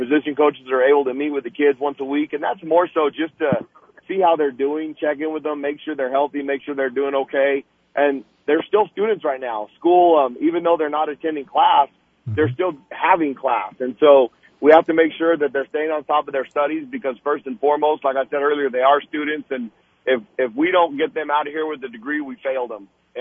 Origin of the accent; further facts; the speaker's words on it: Albuquerque, New Mexico, United States; I mean, I grew up here in Albuquerque. I'm an Albuquerque kid